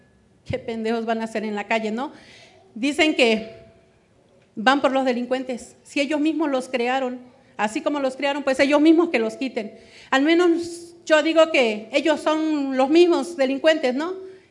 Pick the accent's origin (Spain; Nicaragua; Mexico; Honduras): Mexico; Guerrero; Venimos de Guerrero, como ven, ya oyeron cómo está.